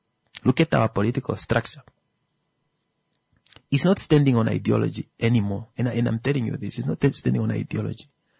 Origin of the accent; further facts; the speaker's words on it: Namibia; Are we brave enough to say we are Namibians?